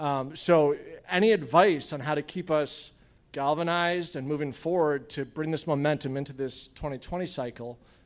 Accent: New England, United States; now in Charleston, United States; So, I'm from New England, but I've been in Charleston since 2002.

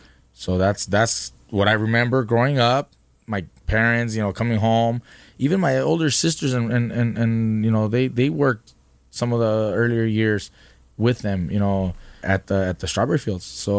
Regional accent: Oxnard, California, United States; Growing up in Oxnard, my parents were working in strawberry fields.

